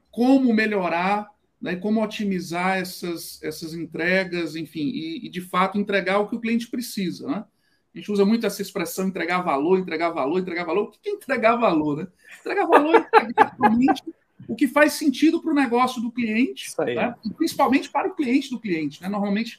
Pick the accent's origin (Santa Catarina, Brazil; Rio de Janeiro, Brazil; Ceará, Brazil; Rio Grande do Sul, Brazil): Ceará, Brazil; Fortaleza; eu sou de Fortaleza, Ceará.